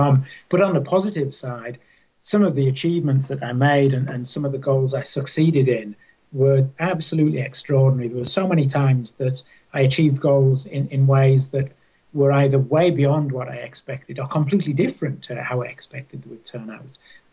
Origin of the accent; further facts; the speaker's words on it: England, United Kingdom; moved away as an adult; also born or lived in Australia; I was born and raised in England. I lived in Australia for 7 years. My wife and I moved out there shortly after we were married